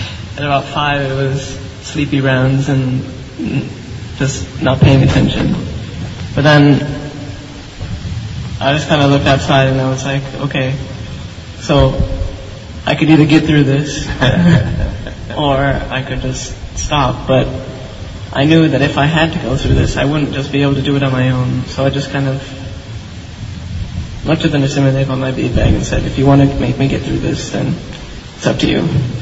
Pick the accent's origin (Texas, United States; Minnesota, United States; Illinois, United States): Illinois, United States; Chicago; I'm also from Chicago.